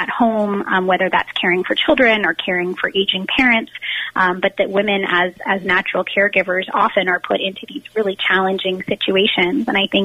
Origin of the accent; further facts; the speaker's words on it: Eugene, Oregon, United States; Both of my parents were very involved in my local community growing up in Eugene, Oregon